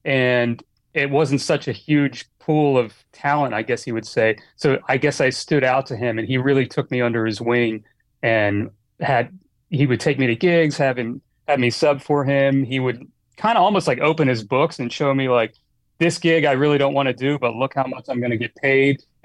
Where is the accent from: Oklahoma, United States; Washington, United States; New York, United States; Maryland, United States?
Maryland, United States; Annapolis; I grew up in Annapolis, Maryland.